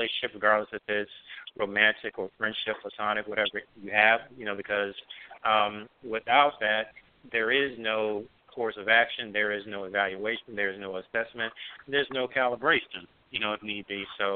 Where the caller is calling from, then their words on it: Atlanta, Georgia, United States; Calling from Atlanta.